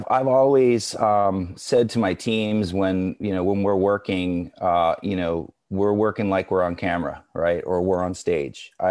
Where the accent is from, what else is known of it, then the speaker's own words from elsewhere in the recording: Virginia Beach, Virginia, United States; moved away as an adult; also born or lived in New York City; now in Los Angeles, United States; I'm from the East Coast originally, Virginia Beach, Virginia. I grew up in, and moved to New York City in the mid-90s. And then landed in Los Angeles right after 9/11.